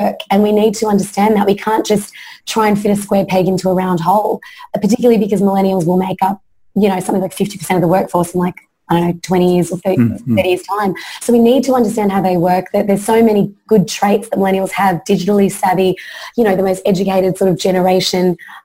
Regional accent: Australia; also born or lived in Philippines; I grew up in Australia, came from the Philippines. You know, my dad left from the Marcos regime over there in the 80s to bring up his kids in Australia.

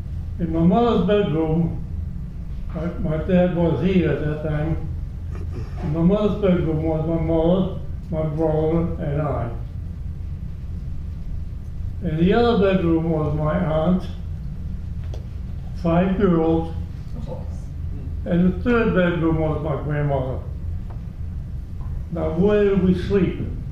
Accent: Italy; English is a second language; my hearing when I came from Italy, I thought I heard a pin drop.

